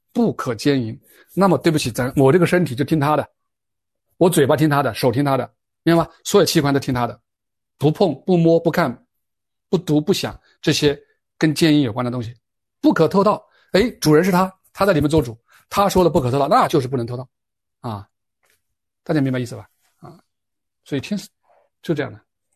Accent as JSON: {"language": "Chinese", "country": "China", "said": "我们中国人读书都说要知天知天，对吧？"}